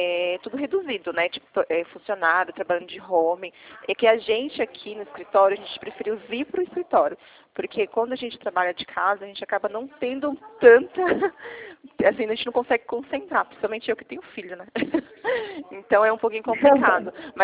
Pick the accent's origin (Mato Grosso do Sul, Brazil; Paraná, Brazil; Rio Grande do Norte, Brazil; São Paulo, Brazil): São Paulo, Brazil; Atibaia; Não sou, sou de Atibaia, São Paulo.